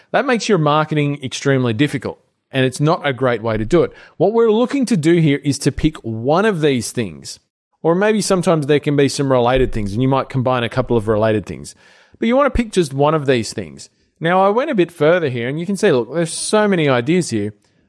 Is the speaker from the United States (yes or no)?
no; Australia; You can tell by my accent, however, that I am Australian.